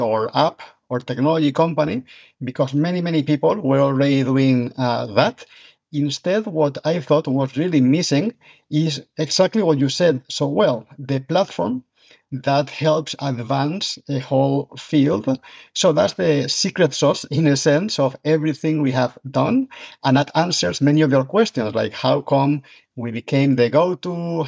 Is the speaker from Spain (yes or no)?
yes; Spain; English is a second language; which is obviously I'm from Spain, as some of your very smart listeners will detect in my accent.